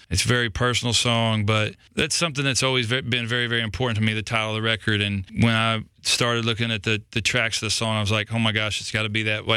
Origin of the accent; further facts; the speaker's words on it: Missouri, United States; And I'm hoping to do like the video in my hometown. I grew up in a small town in Southeast Missouri.